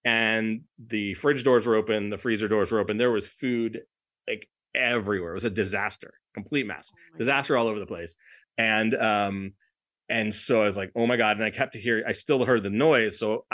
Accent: Los Angeles, California, United States; I mean, what do I know? I'm from Los Angeles.

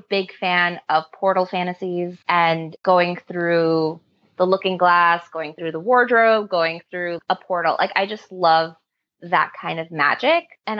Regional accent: Hollis, New York, United States; I was from Hollis in Jamaica.

